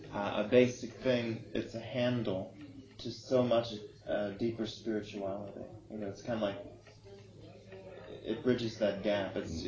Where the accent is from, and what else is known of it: Buffalo, New York, United States; born there